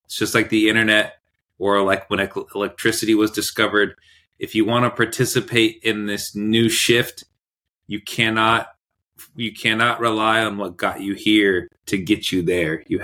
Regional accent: California, United States; And currently I'm living back in California. I'm from California. So I'm back home now, working out here.

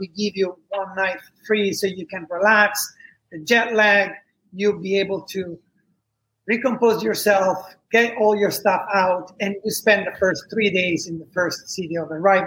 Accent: Italy; I'm from Italy.

